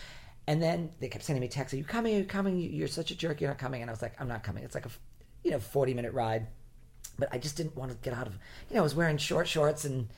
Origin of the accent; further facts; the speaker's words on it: Cranston, Rhode Island, United States; I didn't grow up in Newport, but nothing's that far. I grew up in Cranston, which is just outside of Providence, which is the capital.